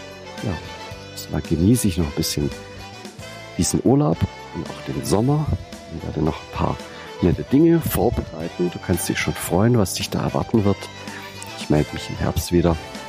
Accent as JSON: {"language": "German", "town": "Ulm", "region": "Baden-Württemberg", "country": "Germany", "tie": "born or raised there", "said": "Ich bin weit weg von meiner Heimat aus Ulm an die Ostsee gefahren"}